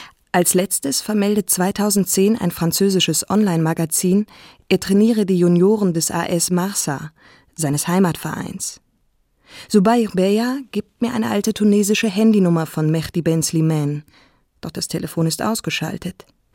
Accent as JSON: {"language": "German", "town": "Freiburg", "region": "Baden-Württemberg", "country": "Germany", "said": "dass ich Journalistin bin, ursprünglich aus Freiburg komme"}